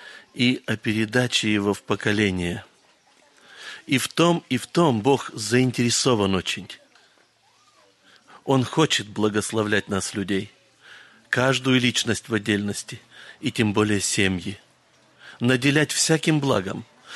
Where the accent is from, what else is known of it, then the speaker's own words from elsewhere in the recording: Kazakhstan; я из Казахстана.